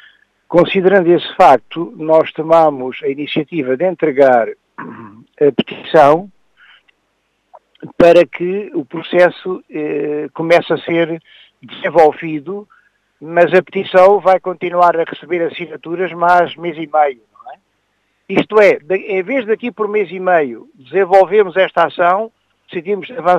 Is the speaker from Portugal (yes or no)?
yes; Alentejo, Portugal; como cidadão e como alentejano